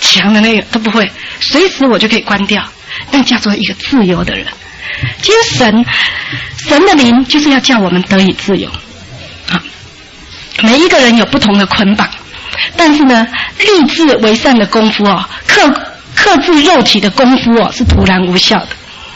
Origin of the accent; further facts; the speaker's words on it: Taipei, Taiwan; 因为我是台北人啊，那在家里又是老幺哈，女孩子的老幺